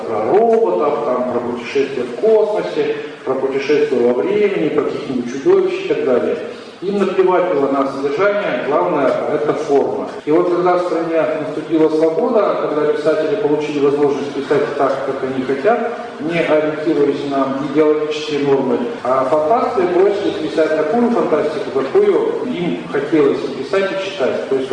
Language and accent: Russian; Sochi, Krasnodar Krai, Russia; я сам из Сочи